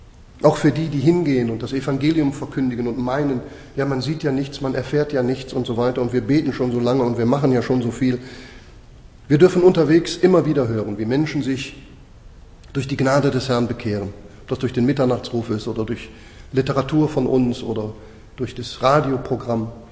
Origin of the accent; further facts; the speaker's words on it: Northern Germany, Germany; Meine Frau und ich, wir kommen aus Norddeutschland.